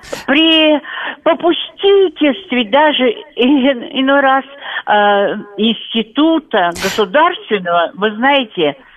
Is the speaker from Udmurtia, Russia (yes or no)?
no; Kaliningrad, Kaliningrad Oblast, Russia; born there; Я родилась в Кенигсберге.